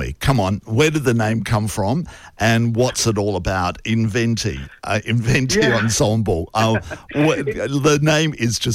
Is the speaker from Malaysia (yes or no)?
no; Adelaide, South Australia, Australia; I'm originally from Adelaide.